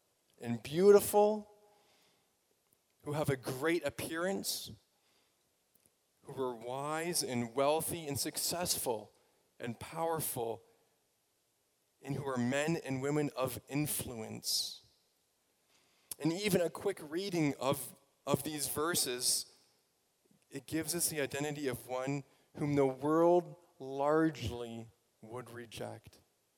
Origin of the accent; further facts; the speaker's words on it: Vineland, New Jersey, United States; I know when I was growing up in Vineland, a Vineland missionary, we had a picture of Jesus.